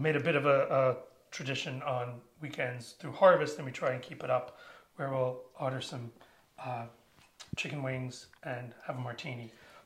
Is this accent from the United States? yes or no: yes; Virginia, United States; so I grew up sailing on the Chesapeake Bay after we moved to Virginia.